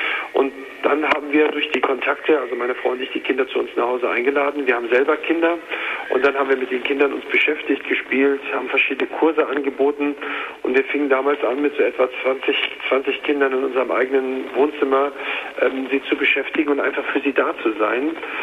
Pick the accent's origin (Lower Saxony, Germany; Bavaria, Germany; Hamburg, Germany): Hamburg, Germany; als 15-Jähriger lernte ich in meiner Heimatstadt Hamburg auf St. Pauli die Halsarmee kennen